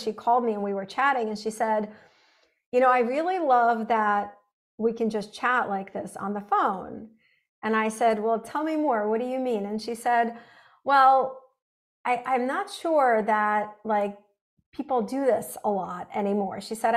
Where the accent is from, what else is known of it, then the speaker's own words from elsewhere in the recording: Russia; English is a second language; now in United States; when I was growing up in Russia